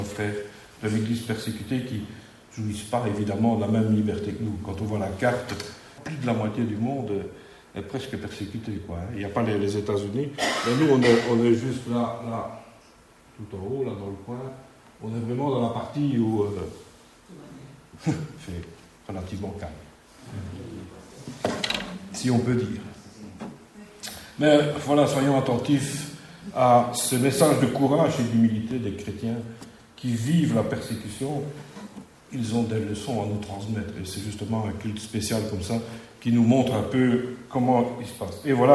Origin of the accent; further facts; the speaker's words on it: Grand Est, France; accent: Lorraine; Si de temps en temps je rate et que je dis persécutée, c'est mon accent lorrain qui revient